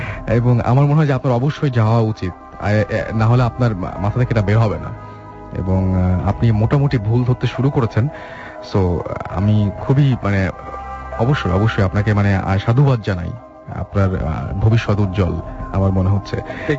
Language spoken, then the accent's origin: Bangla; Bagerhat, Khulna Division, Bangladesh; আমার বাড়ি বাগেরহাট সদরেই অবস্থিত